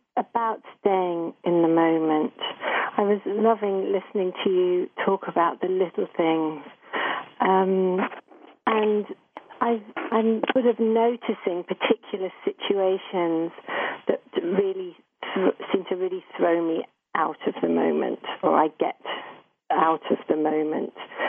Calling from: Oxford, South East England, United Kingdom; I'm calling from Oxford in England.

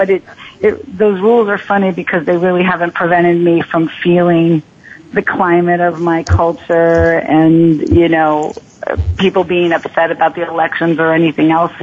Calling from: New York City, New York, United States; I'm calling in from Manhattan in New York City.

